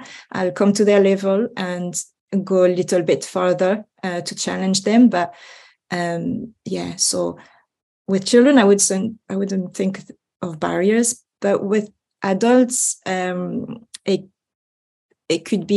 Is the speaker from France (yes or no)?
yes; France; English is a second language; moved away as an adult; now in Scotland, United Kingdom; I'm French, as you will guess by my accent, hopefully. I arrived in Scotland in the 90s, 91.